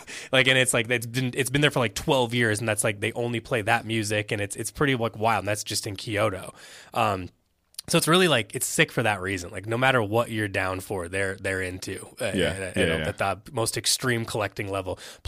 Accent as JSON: {"language": "English", "region": "Indiana", "country": "United States", "also_born_or_lived": "Chicago", "said": "I'm from Indiana. He's from Ohio. My business partner is from Chicago. I lived in Chicago for a long time too."}